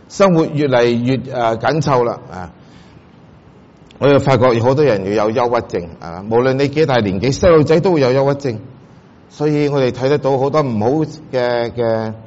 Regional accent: China; 可能系我哋中国人文化嘅传统俾我哋嘅无形嘅压力。

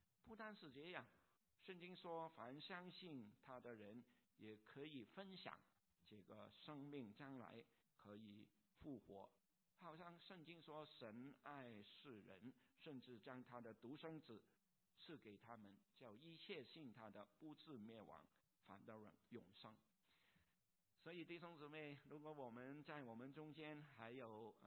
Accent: Hong Kong; born there; 我出生在香港一个贫穷的家庭里边

